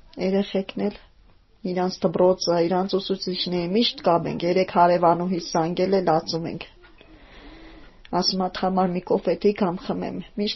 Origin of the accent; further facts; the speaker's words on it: Gyumri, Shirak, Armenia; մենք գյումրեցի ենք եղել, դրա համար էլ չեմ կարա։